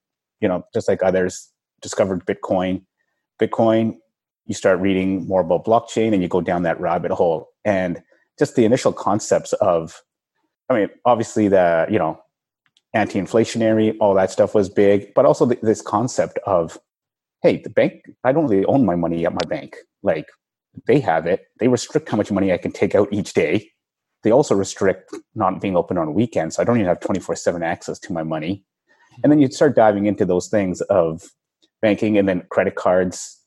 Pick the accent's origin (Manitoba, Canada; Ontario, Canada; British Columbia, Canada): British Columbia, Canada; Vancouver; I mean, I'm from Vancouver originally.